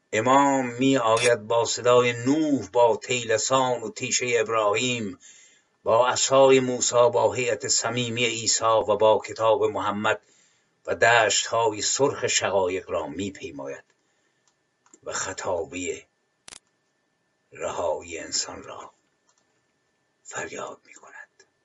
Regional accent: Iran; سوال من اینه به عنوان یک ایرانی

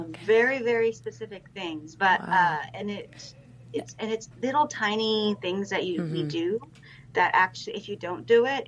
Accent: Washington, District of Columbia, United States; also born or lived in Brussels, Belgium / Japan; Like I grew up in Washington, D.C. and Brussels when I was a child, and Japan as well.

